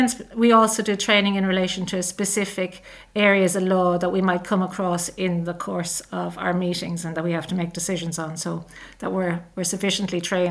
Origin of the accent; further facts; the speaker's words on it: Dublin, Leinster, Ireland; Well, I'm from Dublin myself, and I did a law degree then in UCD and went over to London, did a master's in human rights and development. I came home, studied at the King's Inns to become a barrister.